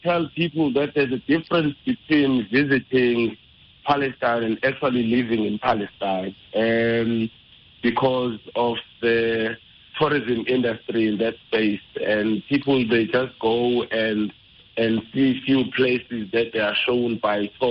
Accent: South Africa; I'm from South Africa, and they really connect with our South African struggle.

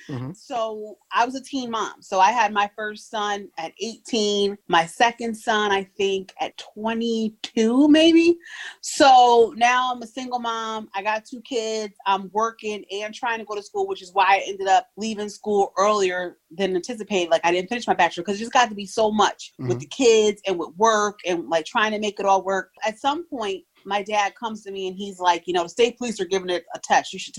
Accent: Albany, New York, United States; I was born in Albany, New York, raised in Albany, New York, and I currently live in Albany, New York. I graduated from Albany High School.

